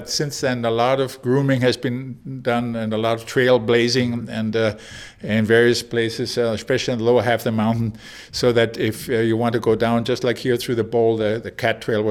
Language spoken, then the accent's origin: English; Garmisch-Partenkirchen, Bavaria, Germany; Yeah, from Garmisch-Partenkirchen, which is an Olympic ski resort in southern Germany.